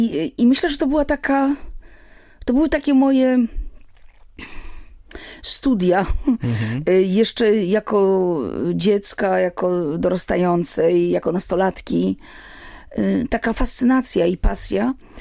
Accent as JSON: {"language": "Polish", "town": "Warsaw", "region": "Masovian Voivodeship", "country": "Poland", "tie": "born or raised there", "said": "Ja wychowałam się na Starej Ochocie w Warszawie"}